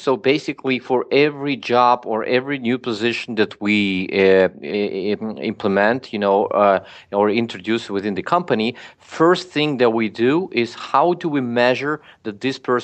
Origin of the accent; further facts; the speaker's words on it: Georgia; English is a second language; also born or lived in Ukraine; now in United States; I'm originally from Georgia, and I mean, I was a refugee myself, and then, you know, I moved before moving to US. I was in Ukraine.